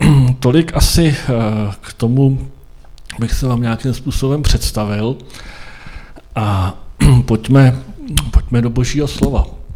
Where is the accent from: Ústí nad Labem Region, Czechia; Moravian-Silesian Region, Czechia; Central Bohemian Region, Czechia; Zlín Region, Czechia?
Central Bohemian Region, Czechia; Rakovník; tak jsem z Rakovníka a jsem západočeským seniorem